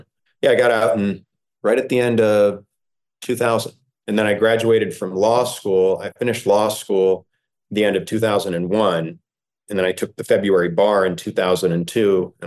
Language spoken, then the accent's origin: English; Iowa, United States; I told you guys I'm from Iowa and I want to go back and practice in Iowa.